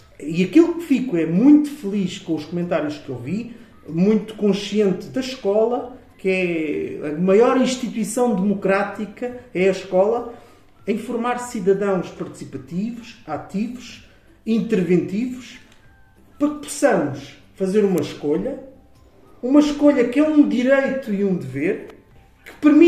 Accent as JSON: {"language": "Portuguese", "town": "Odivelas", "region": "Lisbon", "country": "Portugal", "tie": "born or raised there", "said": "Mando um abraço para Odivelas, a terra onde nasci, onde cresci, onde vivo e onde trabalho."}